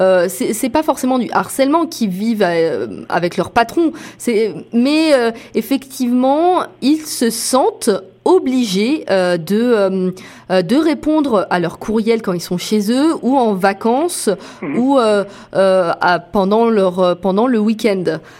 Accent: France; moved away as an adult; Alors moi j'ai vécu en France pendant 30 ans, je suis française

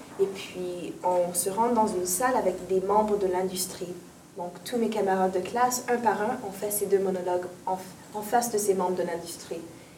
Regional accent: Bujumbura, Bujumbura Mairie, Burundi; born there; je suis née au Bujumbura, Burundi.

